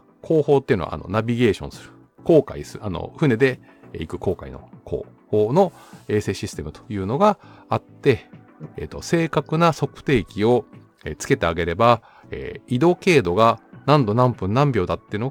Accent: Gunma, Japan; うちの実家群馬県とかは

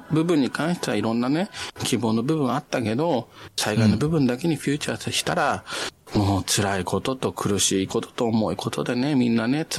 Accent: Ichikawa, Chiba, Japan; 元八幡っていうね、僕の地元のあのツタヤがあるんだけど、もうなくなっちゃったんだけどね。

